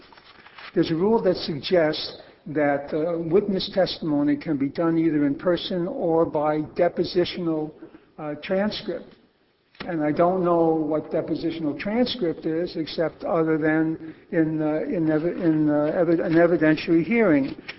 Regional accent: Milwaukee, Wisconsin, United States; Good afternoon. … from Milwaukee.

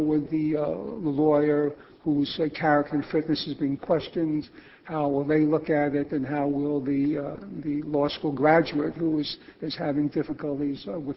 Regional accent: Milwaukee, Wisconsin, United States; Good afternoon. … from Milwaukee.

